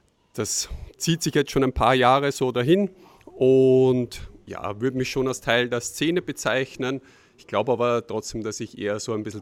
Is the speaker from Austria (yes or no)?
yes; Lower Austria, Austria; Trailrunning ist in der Region, wo ich herkomme, schon so ein fixer Bestandteil. Also der Schneeberg ist, glaube ich, schon so eine der Haupt-Trail-Destinationen, zumindest im Osten von Österreich.